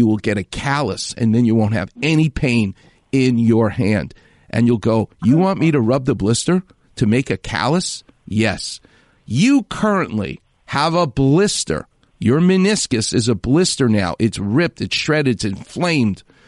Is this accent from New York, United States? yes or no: yes; New York, United States; I'm from New York. We hate things.